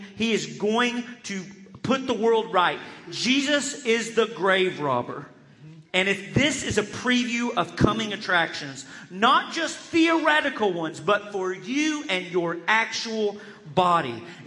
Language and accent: English; Arkansas, United States; So when I grew up in Central Arkansas, and when I was growing up, we had all over Central Arkansas these shoe stores called Just for Feet.